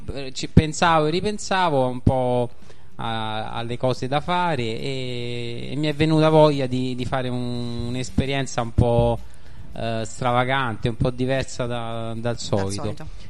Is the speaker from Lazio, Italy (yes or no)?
yes; Rome, Lazio, Italy; Sono romano